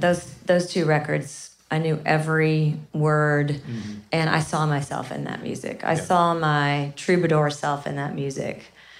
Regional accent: Kennett, Missouri, United States; So I'm from a really small town called Kennett, Missouri

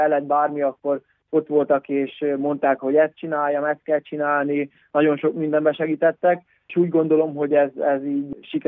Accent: Csurgó, Somogy, Hungary; now in Germany; Csurgóról ide kerültem egy hatalmas városba, Stuttgartba. Nem Stuttgartban élek, hanem itt mellette egy ilyen kisebb faluba vagy városban, nem tudom pontosan. Szóval Csurgóhoz hasonló.

